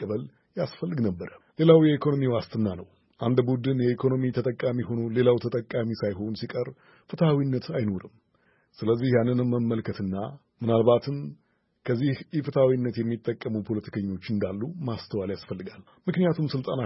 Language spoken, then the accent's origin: Amharic; Burundi; ያደኩት ብሩንዲ ነው።